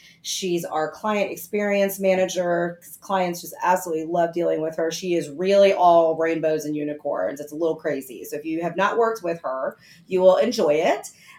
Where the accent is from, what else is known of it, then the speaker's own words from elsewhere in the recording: Wisconsin, United States; I'm originally from Wisconsin. And no, I'm not a cheesehead.